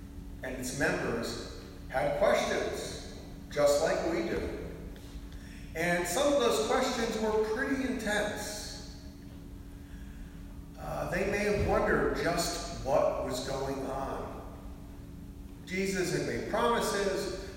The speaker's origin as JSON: {"language": "English", "region": "New York", "country": "United States", "tie": "born or raised there", "said": "When I grew up outside of New York, and this was in a different television age, the local station, WABC Channel 7, had the 4:30 movie, which showed every day."}